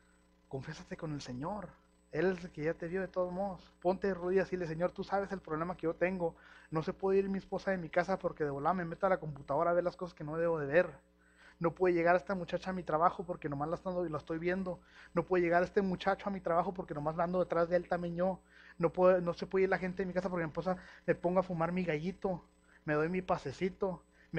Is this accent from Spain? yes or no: no; Mexico; yo soy todo un mexicano